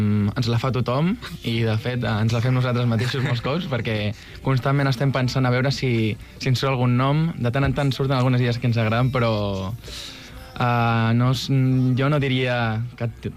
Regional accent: Sant Pere de Ribes, Catalonia, Spain; sóc de Sant Pere de Ribes, com els meus altres dos companys. I tinc 25 anys, he estudiat periodisme

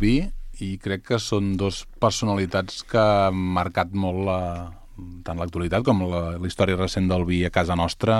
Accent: Catalonia, Spain; tothom que som del Penedès

